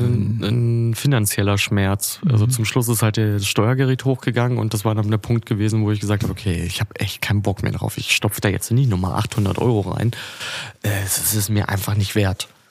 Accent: Germany; die Ingenieurskunst, worauf wir uns als Deutsche auch immer so gern berufen und sagen, oh, guck mal, was wir alles können

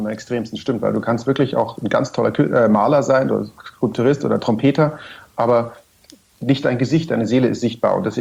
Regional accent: Munich, Bavaria, Germany; Und das sage ich als Münchner

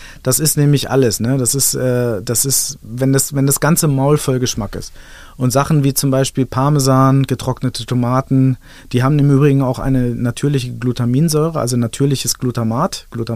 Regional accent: Peine, Lower Saxony, Germany; also born or lived in Helmstedt; ich bin Niedersachsen, wie du sagst. Bei mir gibt es das, ich bin in der Nähe, in Helmstedt geboren, aber in der Nähe von Peine aufgewachsen.

